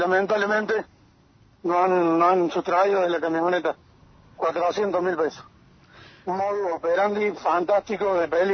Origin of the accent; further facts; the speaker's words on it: Juárez Celman, Córdoba, Argentina; Porque yo no soy de acá de Córdoba. No soy de Jesús María. Soy de Juárez Selman.